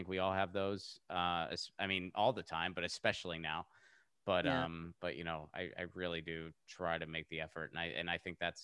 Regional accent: Pittsburgh, Pennsylvania, United States; I grew up in Pittsburgh. So that was, okay. That was one of the closer beaches to us.

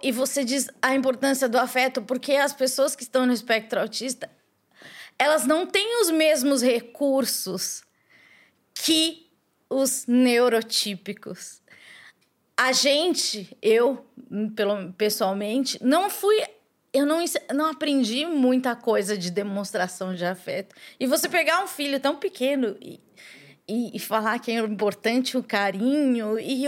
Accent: São Paulo, Brazil; Eu sou do Capão Redondo e eu estudei na escola pública a vida inteira.

